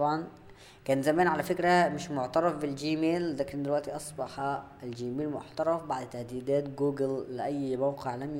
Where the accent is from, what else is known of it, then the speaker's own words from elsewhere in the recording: Egypt; طب هو ازاي عارف ان انا مصري؟ ايه شايف اللغة بتاعتي بتكلم عام كده فقال لك ان انا مصري؟ لا طبعا، شايف ان الاي بي بتاعتي من مصر،